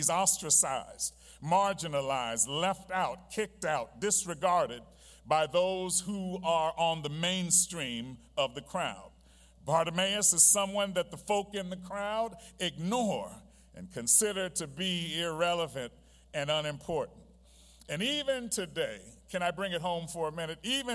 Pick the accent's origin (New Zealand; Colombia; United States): United States; New York; and yes, I'm from New York, so I'm gonna throw in there the immigrants also